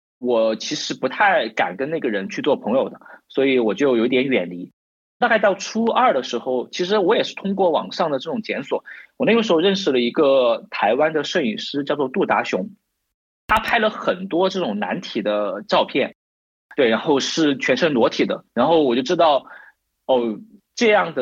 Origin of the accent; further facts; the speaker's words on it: Luzhou, Sichuan, China; 其实我们老家那个地方其实就跟整个新中国以前的那个叫什么三线工程是有紧密相关的，他们是做那种挖掘机的零件啊什么之类的。对，那个地方也不大，就是一条主干道，然后有几个片区。